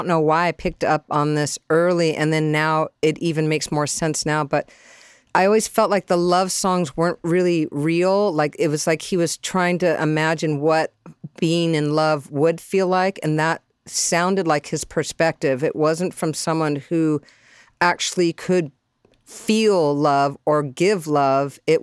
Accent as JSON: {"language": "English", "town": "San Diego", "region": "California", "country": "United States", "tie": "born or raised there", "said": "For me, I was raised in San Diego and, you know, my brothers were surfing."}